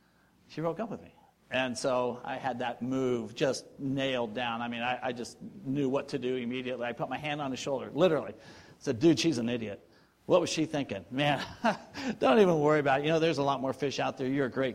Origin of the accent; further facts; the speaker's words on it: San Diego, California, United States; You know, me and my roommate, he's from back east. And I'm from San Diego.